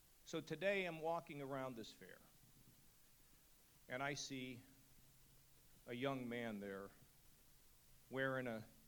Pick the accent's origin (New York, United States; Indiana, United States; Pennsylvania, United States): Pennsylvania, United States; McKees Rocks; The answer is back in my hometown of McKees Rocks.